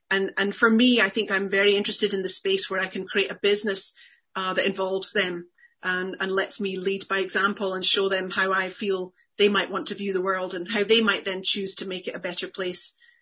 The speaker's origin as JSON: {"language": "English", "country": "United States", "said": "as I'm an American, you know, I was coming to understand what really privilege was."}